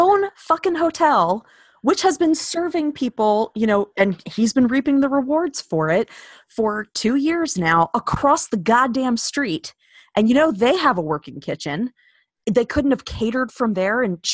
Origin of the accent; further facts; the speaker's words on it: United States; It's embarrassing to us as the American public that this is what's happening.